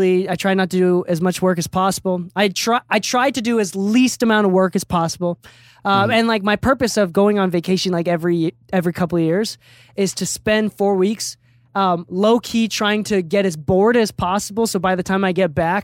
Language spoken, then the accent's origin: English; Okinawa, Japan; Hence why I look like a Hispanic Asian. It's because I'm from Okinawa.